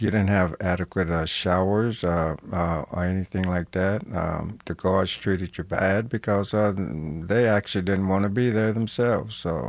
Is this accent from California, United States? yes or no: no; Kansas City, Kansas, United States; Well, I grew up in Kansas City, Kansas, in a Christian home.